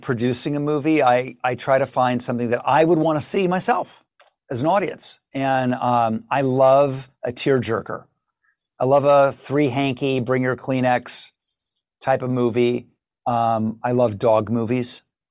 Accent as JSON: {"language": "English", "region": "Ohio", "country": "United States", "tie": "born or raised there", "said": "I grew up in Ohio, Southern Ohio, so it's within shouting distance, I guess."}